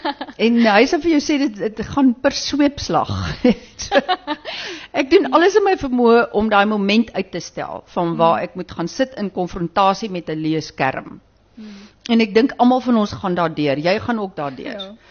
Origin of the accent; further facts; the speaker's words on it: Stellenbosch, Western Cape, South Africa; as ek mense raakloop op ander plekke of nuwe mense of vreemde mense en hulle hoor ek kom van Stellenbosch af